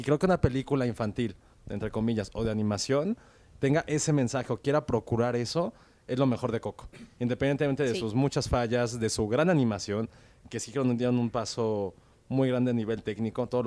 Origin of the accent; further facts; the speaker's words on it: Mexico; Alguien que vivió de niño en Estados Unidos, creo que conoce lo que significa la guerra de Vietnam en Estados Unidos. Y creo que para alguien que también es mexicano